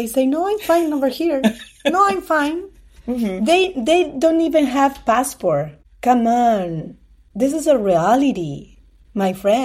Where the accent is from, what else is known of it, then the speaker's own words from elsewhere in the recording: Peru; English is a second language; And I say, oh, I'm from Peru. You know, do you know where is Peru? No, the answer is no. It's next to Mexico, they answered.